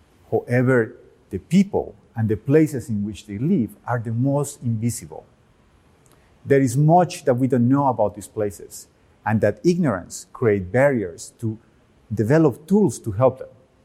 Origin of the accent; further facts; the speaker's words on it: Medellin, Antioquia, Colombia; When I was 6 years old, growing up in Medellin, Colombia, I made one of the most impactful decisions of my life.